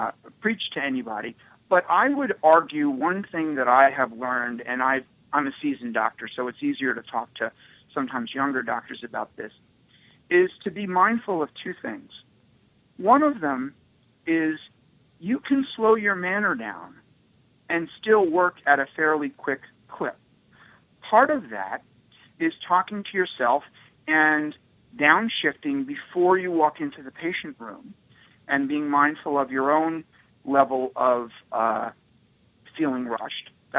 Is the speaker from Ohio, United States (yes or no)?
no; New York, United States; I'm from New York, so I'm a very open talker.